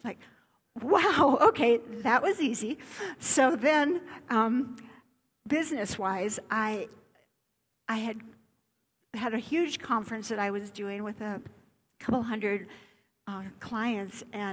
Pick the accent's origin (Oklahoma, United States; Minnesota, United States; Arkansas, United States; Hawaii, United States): Minnesota, United States; I'm Scandinavian, and I grew up in Minnesota, and there's a saying, it's called Minnesota nice.